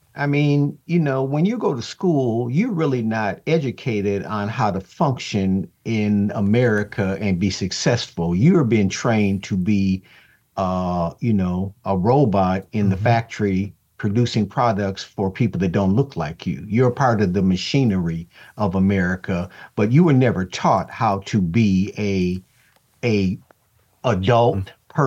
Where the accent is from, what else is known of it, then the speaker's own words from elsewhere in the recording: the North, United States; I'm from the North. So turning the cheek and, you know, being spit on and slapped is not what I grew up with.